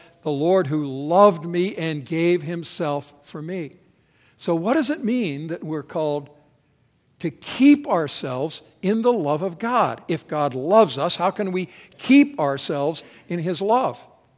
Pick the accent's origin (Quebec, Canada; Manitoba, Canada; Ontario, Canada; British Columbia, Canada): British Columbia, Canada; Vancouver; I grew up in Vancouver, up in Canada, where it's rainy a lot of the time.